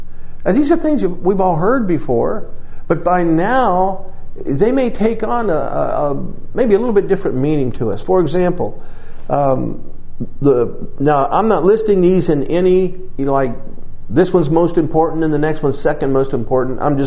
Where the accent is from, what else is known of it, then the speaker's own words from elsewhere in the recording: Ohio, United States; And I'm from Ohio.